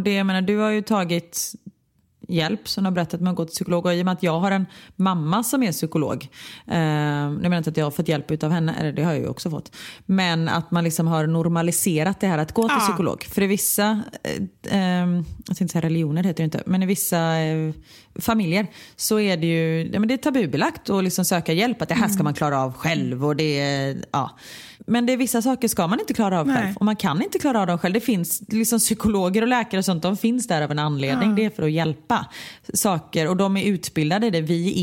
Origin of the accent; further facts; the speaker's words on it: Gothenburg, Västra Götaland County, Sweden; jag kommer från Örgryte